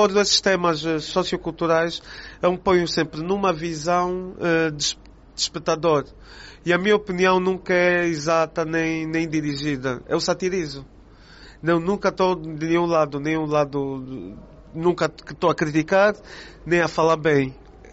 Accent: Luanda, Angola; Eu cresci quase toda a minha vida, tirando uns anos ou os outros que me afastei, mas cresci sempre na Baixa de Luanda e cresci com essa freneticidade da cidade, tu sabes, o barulho.

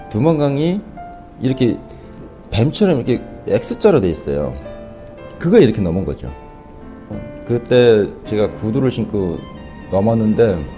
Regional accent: North Korea; 북한에서 왔는데 좀 너무 배고파서

